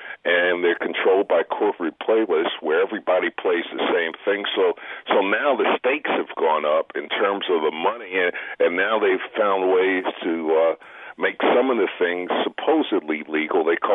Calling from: Florida, United States; Florida. I was in Oakland and flew back home.

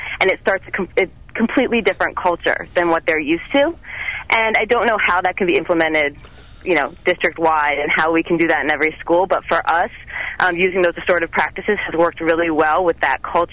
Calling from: Philadelphia, Pennsylvania, United States; Sure, yeah. I'm calling from North Philadelphia.

